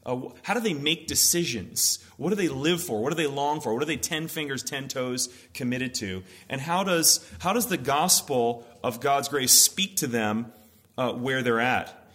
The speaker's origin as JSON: {"language": "English", "region": "New Jersey", "country": "United States", "tie": "born or raised there", "lives_now": "Minnetonka, United States", "said": "I grew up in New Jersey, and everybody just goes to the city which is Manhattan. There's only one city, that's where you go, and you take the train in."}